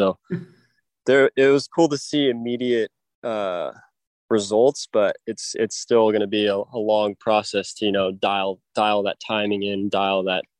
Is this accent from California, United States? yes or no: yes; San Diego, California, United States; I grew up in California, San Diego, so kind of that beach guy.